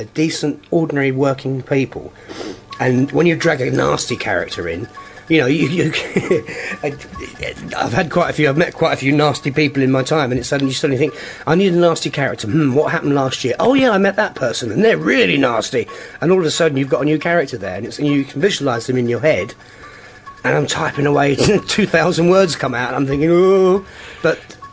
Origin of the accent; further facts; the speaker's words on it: London, United Kingdom; because I grew up in South London, there was about 40 kids in one class.